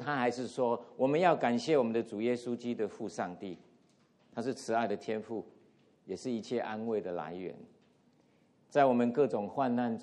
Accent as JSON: {"language": "Chinese", "country": "Taiwan", "tie": "born or raised there", "said": "我从小就住在乡下，台湾的乡下"}